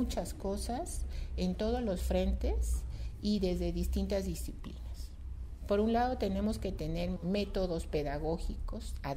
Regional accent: Mexico; revalorémonos como mexicanos, que tenemos una riqueza en esta diversidad lingüística

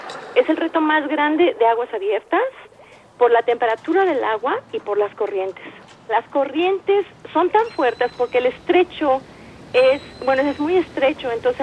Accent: Mexico City, Mexico; now in Canada; Yo nací en la Ciudad de México y fui nadadora por México durante toda mi niñez y adolescencia y radico ahorita en Canadá.

